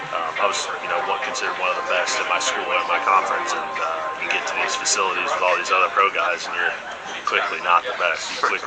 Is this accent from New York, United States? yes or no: no; Alton, Illinois, United States; Southern Illinois, Alton, Illinois.